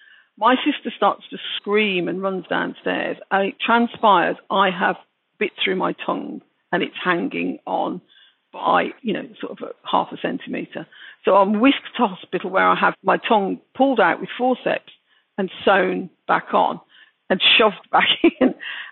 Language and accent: English; Birmingham, West Midlands, United Kingdom; accent: Brummie; And of course, I just sound English. You know, I just sound like a British person, a Brummie. And I very much felt a Brummie as well.